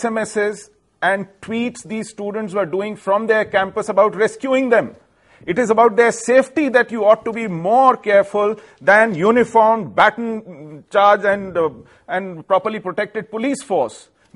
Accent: Jammu and Kashmir, India; She's from Kashmir, I'm from Kashmir.

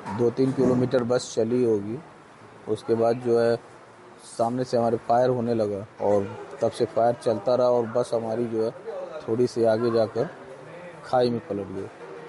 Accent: Sant Kabir Nagar, Uttar Pradesh, India; मैं संत कबीर नगर यूपी से आया हूँ

